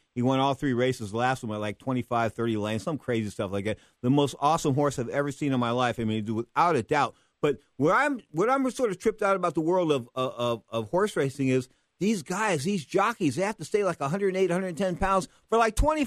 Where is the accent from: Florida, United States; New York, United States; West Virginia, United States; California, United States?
California, United States; San Francisco; born there; I was born in San Francisco.